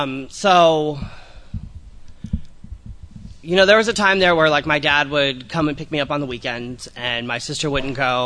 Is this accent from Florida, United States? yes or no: yes; Tampa, Florida, United States; moved away; So I was born in Florida. I lived there most of my life until about 6 years ago, 5 years ago. In Tampa, born and raised there.